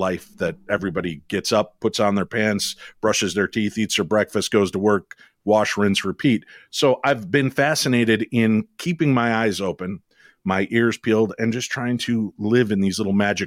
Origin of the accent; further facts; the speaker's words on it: Medina, Illinois, United States; I grew up in Medina, Illinois, couldn't be any more white bread town in any city in the world. But I grew up there, and we had a very haunted little ranch style house.